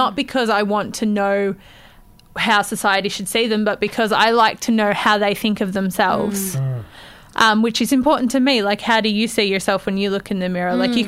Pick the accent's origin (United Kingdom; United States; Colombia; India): United Kingdom; Newcastle, North East England; moved away as an adult; I left Newcastle when I was about 19, so I have no idea what that is.